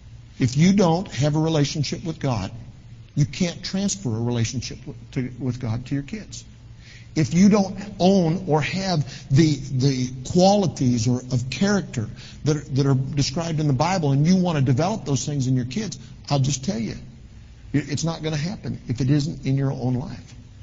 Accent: Omaha, Nebraska, United States; I grew up in Omaha, Nebraska.

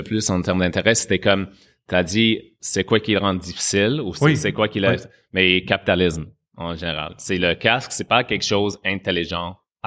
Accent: England, United Kingdom; French is a second language; comme peut-être vous entendez, je suis anglais

